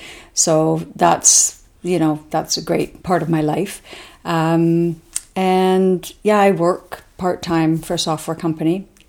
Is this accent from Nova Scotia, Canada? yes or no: no; Kamloops, British Columbia, Canada; now in Victoria, Canada; So I grew up in Kamloops until I was about 15, and then our family moved to Victoria, and I finished high school and did my undergrad here.